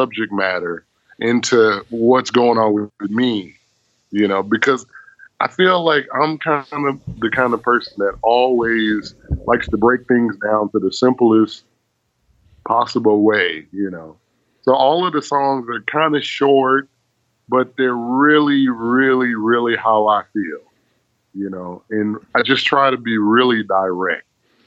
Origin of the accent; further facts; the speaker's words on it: California, United States; I was born actually in California, born and raised.